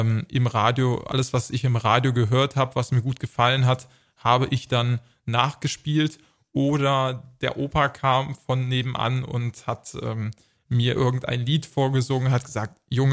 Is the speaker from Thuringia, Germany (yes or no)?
no; Wittlich, Rhineland-Palatinate, Germany; es gibt am 17. Juni in meiner Heimatstadt in Wittlich das versprochene Dankeschön-Konzert